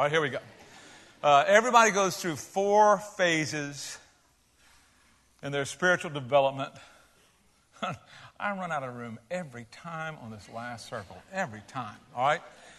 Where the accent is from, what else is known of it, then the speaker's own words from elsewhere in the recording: United States; I'm American. And you know what kind of persecution I've suffered as an American?